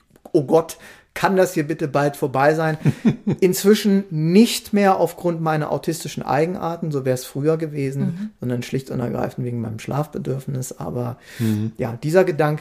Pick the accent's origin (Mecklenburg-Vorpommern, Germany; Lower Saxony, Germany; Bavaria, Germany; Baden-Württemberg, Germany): Lower Saxony, Germany; Braunschweig; Der ging bei uns in Braunschweig immer überall ein und aus in den Kindergärten und auch im Kinderhort später.